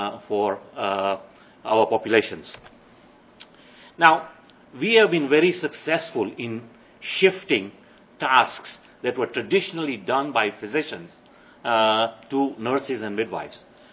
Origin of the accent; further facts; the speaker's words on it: Kenya; And I come from Kenya, and clearly there's a big problem of brain drain.